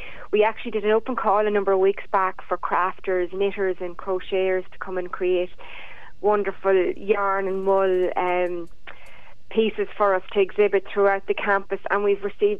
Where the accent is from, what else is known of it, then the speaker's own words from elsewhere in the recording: Dublin, Leinster, Ireland; We are, as Irish people, as Dublin people, we are just... It's very much part of our lives, our daily lives